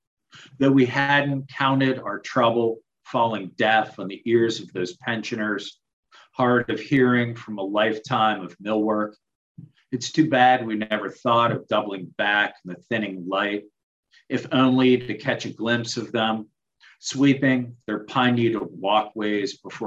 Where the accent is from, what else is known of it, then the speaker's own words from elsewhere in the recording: Carnegie, Pennsylvania, United States; This next one's from my hometown of Carnegie and for my childhood friends, Len Bogatz and Rich Knisner.